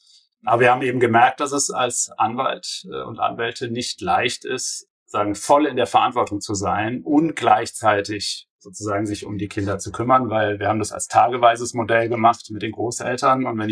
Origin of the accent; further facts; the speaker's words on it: Karlsruhe, Baden-Württemberg, Germany; ich muss der Wahrheit halber sagen, ich komme aus Karlsruhe.